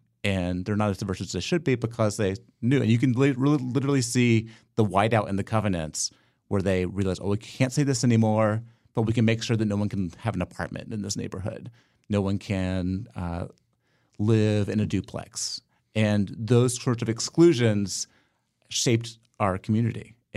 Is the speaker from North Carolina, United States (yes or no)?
yes; Hendersonville, North Carolina, United States; I did. I grew up in Hendersonville in Western North Carolina.